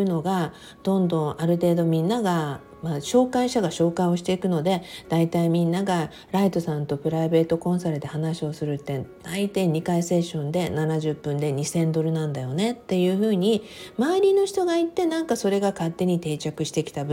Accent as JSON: {"language": "Japanese", "region": "Okinawa", "country": "Japan", "tie": "born or raised there", "lives_now": "Los Angeles, United States", "said": "当時の沖縄で生まれ育ってアメリカにねほぼ生活なんてほんの数年しかしたことのない私、もうずっと沖縄っていうのんびりとした、ね、みんなに守られているようなそんな中で暮らしていた私"}